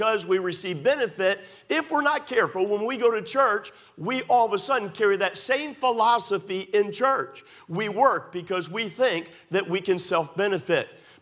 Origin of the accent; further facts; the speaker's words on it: United States; But, can I tell you, I still thank God that I am an American.